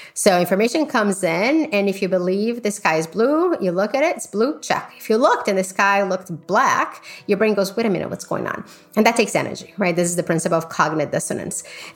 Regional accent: Brazil; I grew up in Brazil, we know that people come in and say, I have stomach pain.

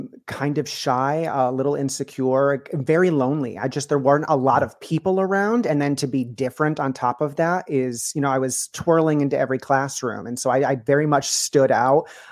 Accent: New York, United States; I grew up in a very small town in upstate New York, just outside Rochester.

